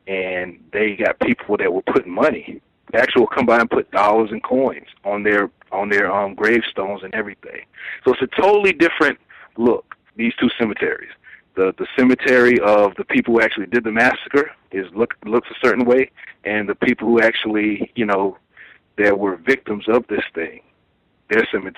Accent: Laurinburg, North Carolina, United States; I'm from Lawrenburg, North Carolina.

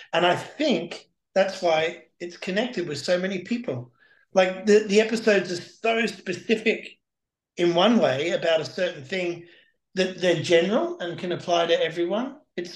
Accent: Brisbane, Queensland, Australia; born there; I was born in Brisbane, and there's a beach about an hour and a half away called Caloundra. So probably there, probably near where I was born

